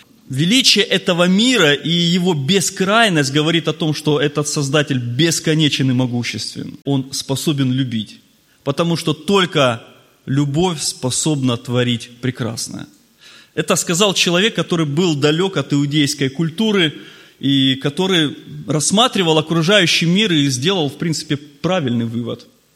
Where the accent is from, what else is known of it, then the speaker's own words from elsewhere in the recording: Krasnodon, Luhansk Oblast, Ukraine; Я из Краснодона, не того Краснодона, о котором писали в книгах, а рядышком есть еще один Краснодон, он поменьше, то город – это поселок.